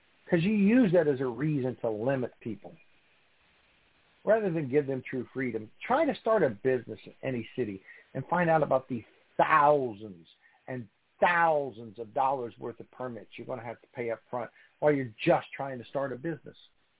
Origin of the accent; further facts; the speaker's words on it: Columbus, United States; As a young boy, I grew up in Columbus going to college.